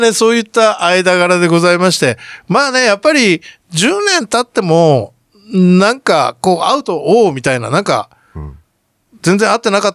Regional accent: Hakodate, Hokkaido, Japan; もともと僕地元北海道の函館で、コジ君も函館で、

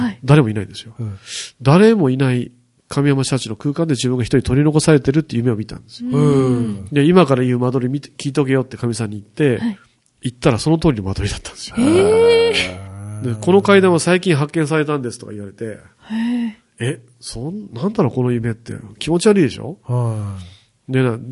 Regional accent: Shikoku, Japan; 僕は、まあ、四国で生まれ育って

